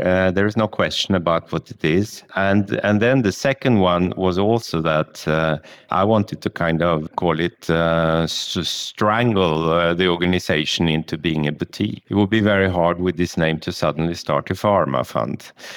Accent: Sweden; moved away as an adult; first in my home country, Sweden

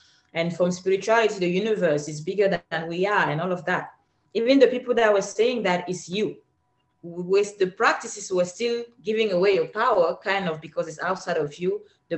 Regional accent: Cameroon; accent: African; I'm from Africa originally. That's why I have this beautiful accent. I don't know if I mentioned that. I'm from Cameroon.

